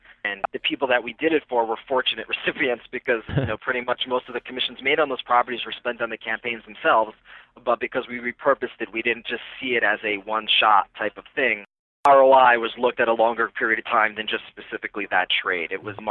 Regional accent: New Jersey, United States; I grew up in New Jersey over the GW.

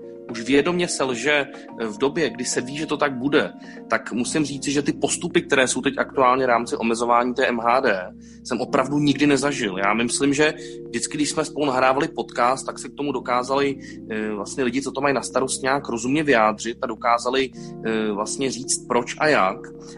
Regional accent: Prague, Czechia; že nás, pražské lidi, teď mimo Prahu všichni zaklínají

